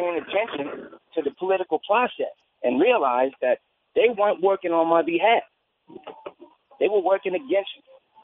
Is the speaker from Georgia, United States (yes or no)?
no; New Orleans, Louisiana, United States; also born or lived in New York; And, you know, I'm from New Orleans, but I lived in New York half my life.